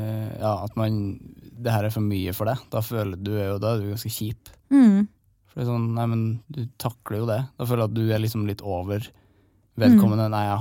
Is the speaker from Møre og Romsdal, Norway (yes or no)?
no; Trøndelag, Norway; Der, men jeg tror uansett hvor du kommer fra. Men i Trøndelag er det nærmest tabu fremdeles.